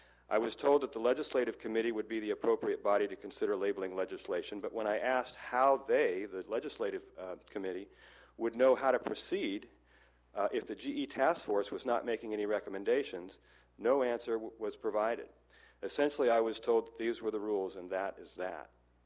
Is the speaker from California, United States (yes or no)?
yes; Atascadero, California, United States; I'm from Atascadero.